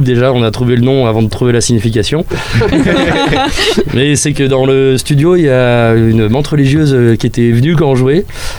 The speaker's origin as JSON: {"language": "French", "town": "Caen", "region": "Normandy", "country": "France", "said": "donc on est originaire de Caen"}